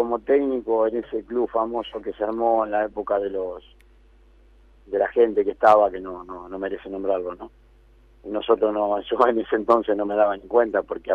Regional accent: Tilcara, Jujuy, Argentina; moved away as an adult; Soy amante del norte argentino por la nobleza de la gente. Me crié ahí hasta los 20 años que me vine a la primera de Central, cuando se disolvió todo ese club.

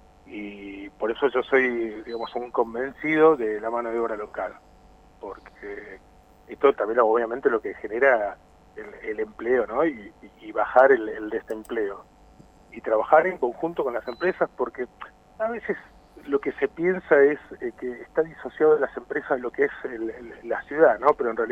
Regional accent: Bariloche, Río Negro, Argentina; also born or lived in Olavarría; nací en Olavarría, en provincia de Buenos Aires, desde los 5 años que vivo en Bariloche. Y me crié acá, una ciudad que realmente amo. Me formé en recursos humanos en Buenos Aires y me vine para acá hace creo que 15 años más o menos

